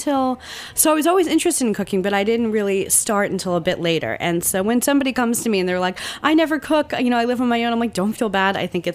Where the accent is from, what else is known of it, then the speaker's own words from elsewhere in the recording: New Jersey, United States; I grew up in Central Jersey.